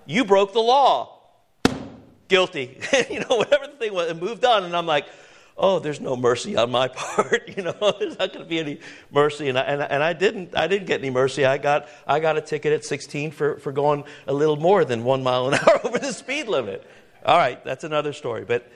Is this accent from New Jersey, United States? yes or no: no; Missouri, United States; And I told him, "I'm from Missouri."